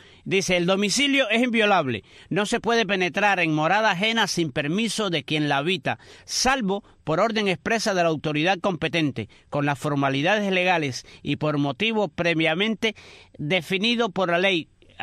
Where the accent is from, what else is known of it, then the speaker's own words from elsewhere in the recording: San Germán, Holguín, Cuba; Me toca bastante porque soy holguinero de San Germán